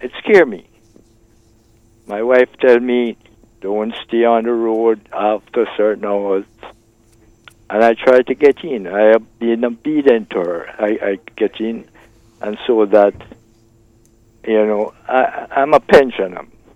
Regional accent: Jamaica; moved away as an adult; now in Barbados; I'm a Jamaican, okay?

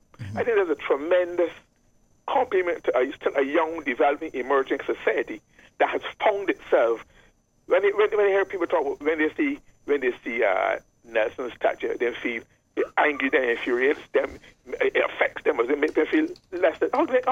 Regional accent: Barbados; Growing up in Barbados in the 50s, mostly in the 50s, and somewhat in the 60s

